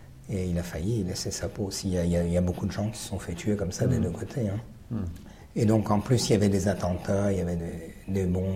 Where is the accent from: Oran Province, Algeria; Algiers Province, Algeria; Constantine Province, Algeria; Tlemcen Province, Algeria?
Oran Province, Algeria; Oran; born there; moved away; Non, non, je suis né en Algérie. Je suis né à Oran.